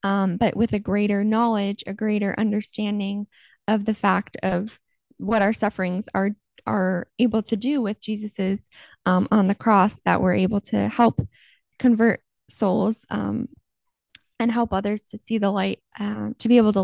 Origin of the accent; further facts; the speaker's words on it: Minnesota, United States; at my hometown church in Minnesota.